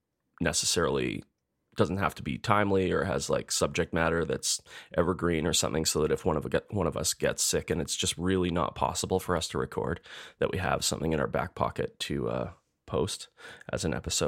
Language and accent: English; Edmonton, Alberta, Canada; We're two chefs from Edmonton, Alberta, Canada. We love food and we love to talk about it.